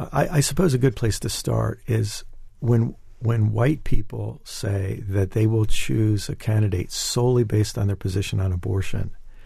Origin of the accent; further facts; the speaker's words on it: United States; now in United Kingdom; And let me speak as an American. I think there'd certainly be parallel issues here in the UK.